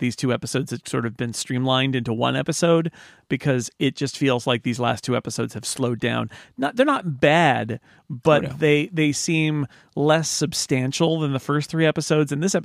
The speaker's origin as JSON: {"language": "English", "region": "California", "country": "United States", "said": "Anyway, as a Californian, I got very confused by some of the geography going on there."}